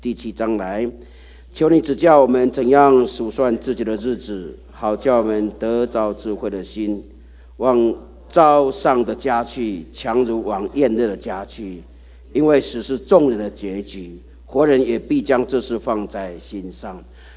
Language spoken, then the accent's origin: Chinese; China; 说我们中国人有一句话说什么，入土为安。